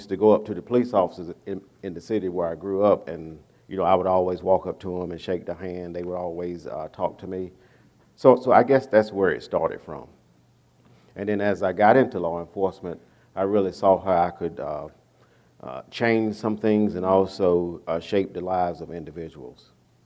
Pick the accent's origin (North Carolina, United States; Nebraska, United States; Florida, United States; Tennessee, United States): North Carolina, United States; Wilson; You know, I'm from Eastern North Carolina, Wilson, North Carolina.